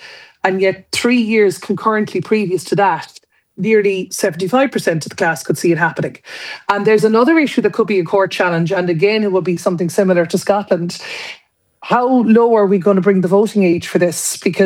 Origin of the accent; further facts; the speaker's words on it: Waterford, Munster, Ireland; Well, I mean, I am from Waterford.